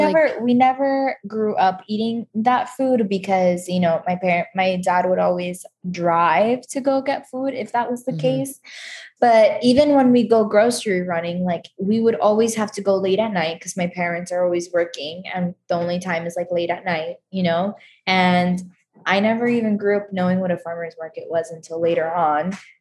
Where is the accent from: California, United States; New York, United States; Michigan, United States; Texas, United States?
New York, United States; Jackson Heights; I mean, where I grew up in Jackson Heights, and while yes, like there's a lot of food and there's, it's like a whole thing.